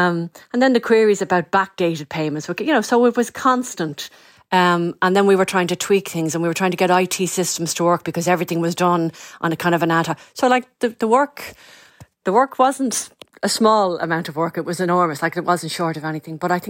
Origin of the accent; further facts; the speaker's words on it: Leinster, Ireland; I grew up in North County Dublin. My father is from Clarne in the Boot Inn. My mother is from Finglas.